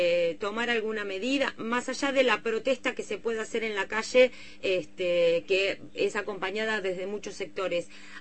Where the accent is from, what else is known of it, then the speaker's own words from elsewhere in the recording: Necochea, Buenos Aires Province, Argentina; yo soy de Necochea y en Necochea hay una FM local